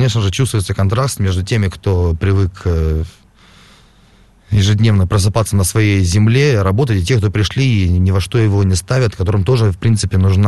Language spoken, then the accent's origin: Russian; Russia; когда я им говорил, что я из России, все чаще встречал слова благодарности